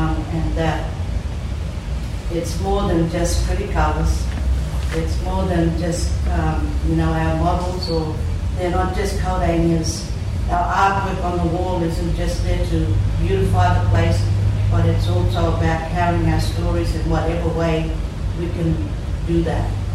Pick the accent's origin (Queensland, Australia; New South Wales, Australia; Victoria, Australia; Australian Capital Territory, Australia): Queensland, Australia; Yarrabah; I'm from Yarraba